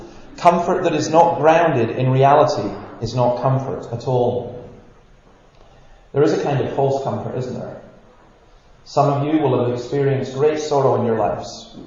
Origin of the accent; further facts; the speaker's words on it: Scotland, United Kingdom; They say, well, we don't want too much of that emotional stuff, especially if we're Scottish and so on. We don't do that.